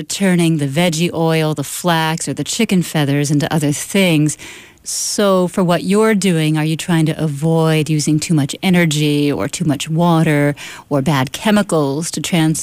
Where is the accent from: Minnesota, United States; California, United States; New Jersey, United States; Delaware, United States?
Delaware, United States; I grew up in Delaware, and I recall driving past one of the first solar power projects